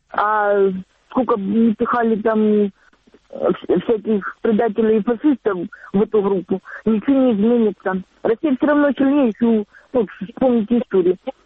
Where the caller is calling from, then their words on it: Donetsk, Donetsk Oblast, Ukraine; Здравствуйте, Донецк, я вам.